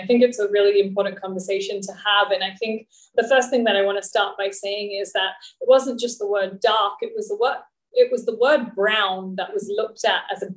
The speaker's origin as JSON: {"language": "English", "country": "Australia", "tie": "born or raised there", "said": "growing up in Australia as a brown girl"}